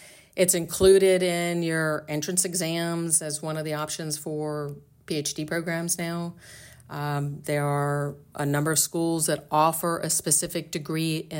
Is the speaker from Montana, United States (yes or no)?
no; Florida, United States; And I grew up in Central Florida, kind of at the height of this space shuttle program.